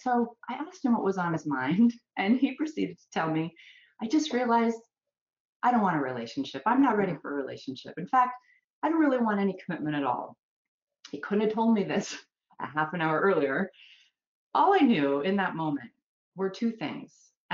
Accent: Phoenix, Arizona, United States; after growing up in Phoenix, Arizona my whole life, I wanted to go to LA.

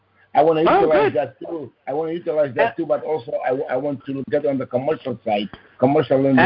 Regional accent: Iraq; The country that we invaded 15 years ago, Iraq.

